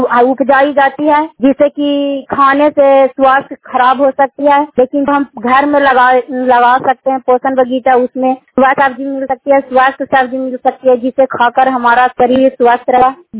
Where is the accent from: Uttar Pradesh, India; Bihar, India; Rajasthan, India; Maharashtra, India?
Bihar, India; Hilsa; ग्राम मांगर विहार भवन बरुई इंदौर पंचायत के निवासी हूँ। थाना हिलसा, ब्लॉक हिलसा, जिला नालंदा की निवासी हूँ।